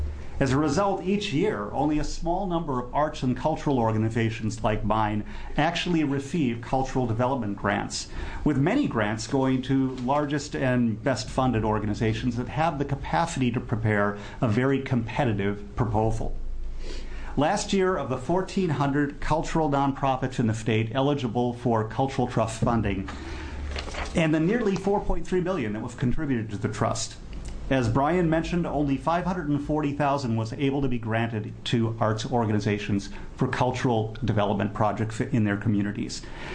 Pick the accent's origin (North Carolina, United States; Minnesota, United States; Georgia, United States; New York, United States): Minnesota, United States; accent: Minnesota; now in Oregon, United States; Now, truth be told, I'm not a native Oregonian. You can probably hear my Minnesota accent.